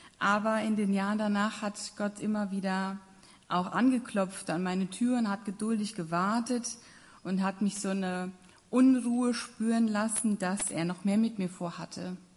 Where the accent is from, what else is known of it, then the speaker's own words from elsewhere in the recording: Nanzenbach, Hesse, Germany; Ich komme ja hier aus Nanzenbach, aus einem schönen Land-Dill-Kreis und von 1500 auf 20 Millionen.